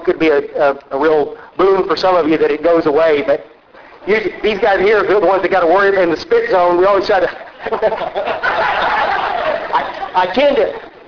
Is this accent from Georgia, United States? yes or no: no; Kerrville, Texas, United States; I'm from Hill Country, Kerrville, and driving into